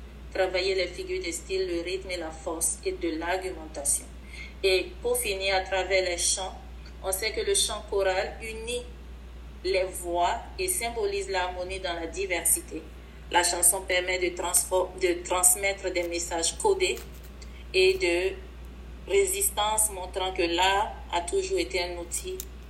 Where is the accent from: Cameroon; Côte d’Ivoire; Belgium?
Côte d’Ivoire; now in Canada; Moi, je fais partie de l'immigration noire. Je viens de la Côte d'Ivoire et je me retrouve aujourd'hui en Saskatchewan.